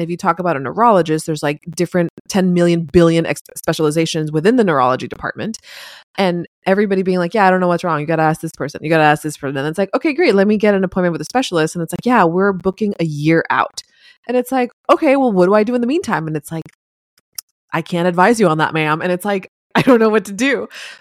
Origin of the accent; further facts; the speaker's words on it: Miami, Florida, United States; also born or lived in Boston; now in Nashville, United States; And I mean, we grew up in Miami, expensive. We lived in Boston and Northeast.